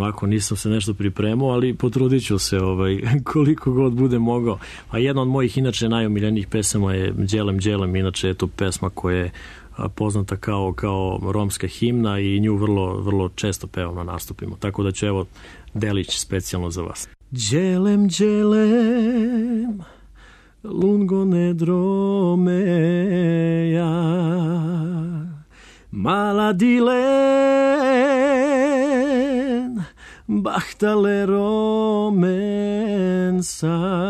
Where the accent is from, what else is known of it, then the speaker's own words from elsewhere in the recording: Mladenovac, Belgrade, Serbia; on je tada boravio kod nas u Mladenovcu nekoliko dana